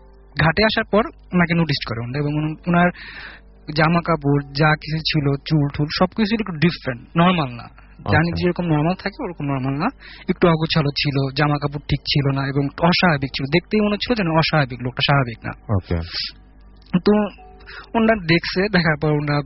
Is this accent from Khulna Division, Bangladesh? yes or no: no; Madaripur, Dhaka Division, Bangladesh; প্রতিবার আমার গ্রামের বাড়ি হচ্ছে মাদারীপুর আমি মাদারীপুর যখন যাই প্রতিবার ওই রাস্তা দিয়ে যেতে হয়